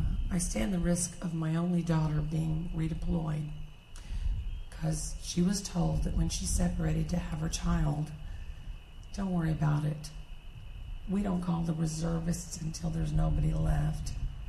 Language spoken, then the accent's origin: English; Houston, Texas, United States; I am from Houston, Texas.